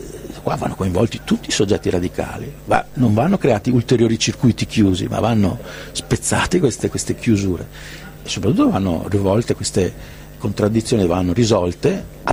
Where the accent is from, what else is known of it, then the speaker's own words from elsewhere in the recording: Veneto, Italy; Noi siamo veneti, siamo italiani, siamo europei